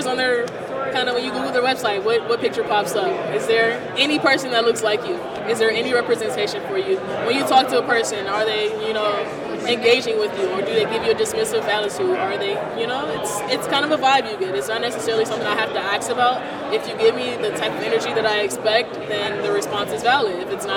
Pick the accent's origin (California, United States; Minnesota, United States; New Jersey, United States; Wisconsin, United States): Wisconsin, United States; Milwaukee; I'm from Milwaukee, Wisconsin.